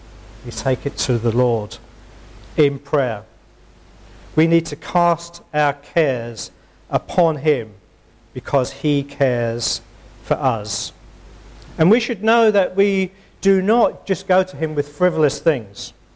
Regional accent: Scotland, United Kingdom; accent: Scottish; now in England; because I was born in Scotland. Grew up Scottish. A Scottish accent, lost it when I came down to England.

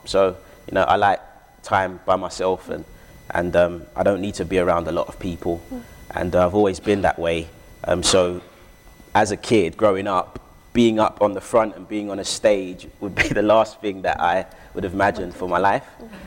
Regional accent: Catford, London, United Kingdom; I grew up in Southeast London, which I love dearly, Catford. It was a town and really good memories growing up in Catford.

